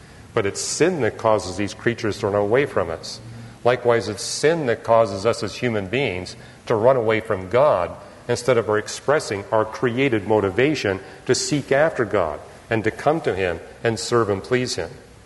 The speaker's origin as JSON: {"language": "English", "country": "Canada", "tie": "born there", "said": "I was born in Canada, not the United States."}